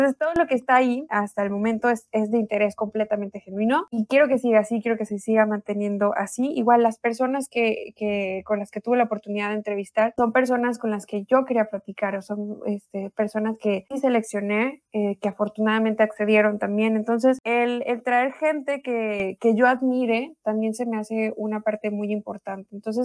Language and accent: Spanish; Mexico; Creo que volvemos al mismo comentario de que los mexicanos no vemos eso.